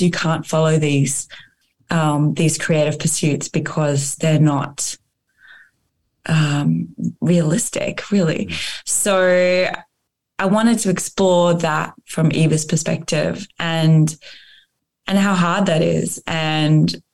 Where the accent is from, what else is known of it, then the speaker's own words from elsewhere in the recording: Brisbane, Queensland, Australia; I'm from Brisbane originally.